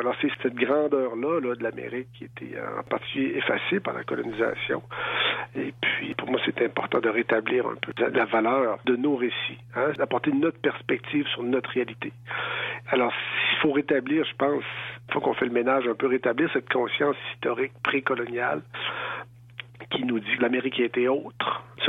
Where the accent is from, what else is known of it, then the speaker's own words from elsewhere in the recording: Essipit, Quebec, Canada; now in Ottawa, Canada; Moi, je suis des Sipites, Sipionou, Innu de la rivière au coquillage, qui est près de Tadoussac, situé un peu enclavé par les Escoumins, mais le territoire du Grand Nitassinan, le territoire traditionnel Innu, là, c'est de là que je viens.